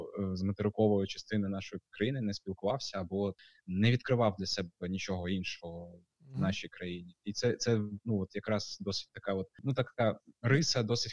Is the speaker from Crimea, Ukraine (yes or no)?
yes; Crimea, Ukraine; ми росли в Криму, а Крим, є така оця говірка така кримська